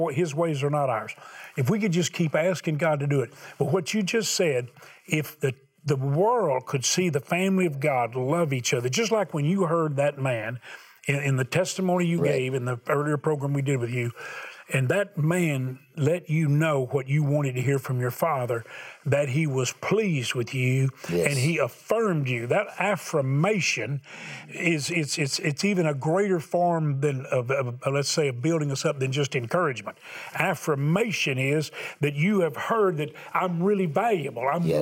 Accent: the South, United States; I don't know. I'm from the South.

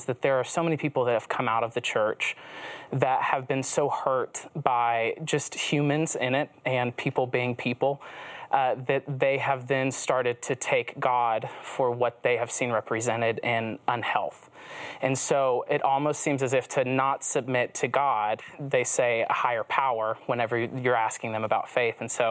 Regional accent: the South, United States; very different than friends that I had growing up in the Bible Belt

